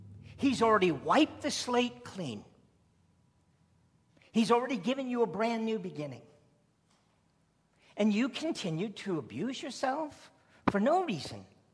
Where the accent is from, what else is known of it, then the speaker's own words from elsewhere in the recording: Simcoe, Ontario, Canada; when I was growing up in Simcoe, we had 3 African-American families in the whole town.